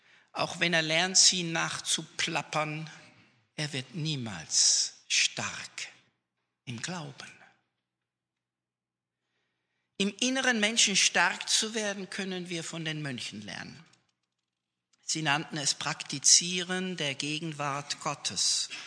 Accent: Switzerland; Ich bin Kontrollfreak, ich bin Schweizer.

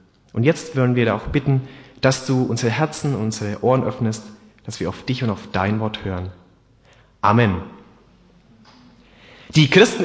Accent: Bavaria, Germany; Ansonsten komme ich ursprünglich aus Bayern. Bin da geboren, im Nördlinger Ries.

